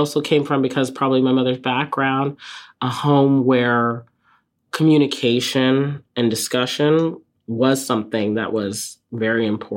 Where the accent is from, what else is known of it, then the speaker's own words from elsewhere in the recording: Nigeria; And also as a Nigerian, my family is Nigerian as well.